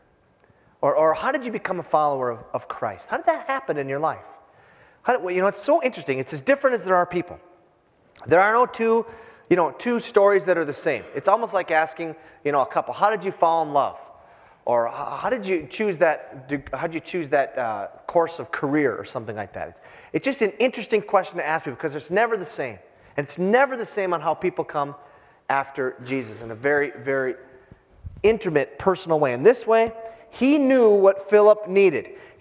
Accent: Hibbing, Minnesota, United States; I'm from Hibbing, Minnesota, 20,000.

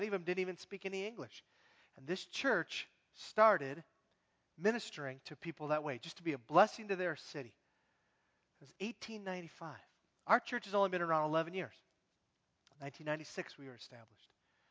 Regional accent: Hibbing, Minnesota, United States; moved away as an adult; Many of you know I grew up in Hibbing, Minnesota, left Hibbing and came down here in 1982.

